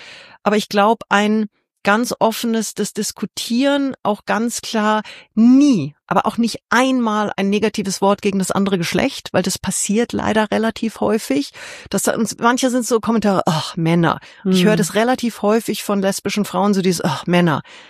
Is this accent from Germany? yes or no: yes; Munich, Bavaria, Germany; born there; Geboren in München als eineiger Zwilling in sehr bescheidenen Verhältnissen